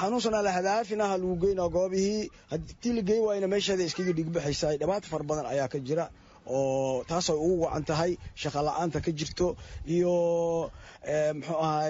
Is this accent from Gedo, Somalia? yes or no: no; Janaale, Lower Shabelle, Somalia